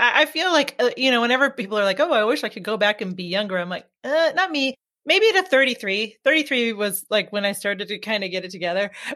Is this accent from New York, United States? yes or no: no; Tacoma, Washington, United States; now in Yelm, United States; I don't know what you call it, but up by where I live in Yelm. I grew up in Tacoma, Washington, which isn't far away.